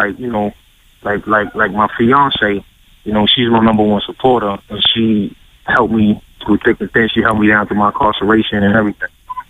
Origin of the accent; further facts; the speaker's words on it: Bronx, New York, United States; now in Massachusetts, United States; Yeah, I'm from the Bronx.